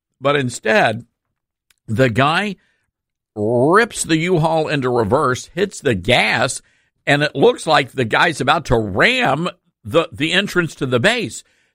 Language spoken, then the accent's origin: English; Memphis, Tennessee, United States; much like he has done for other places like Washington, D.C. and Memphis, Tennessee, my hometown.